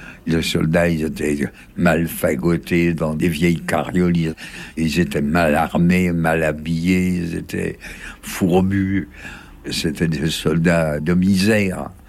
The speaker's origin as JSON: {"language": "French", "town": "Paris", "region": "Île-de-France", "country": "France", "tie": "born there", "said": "Je suis né à Paris, le 21 juillet 1926. Moi, j'étais évidemment né français. Et mes parents, en 1935, ont obtenu la naturalisation française."}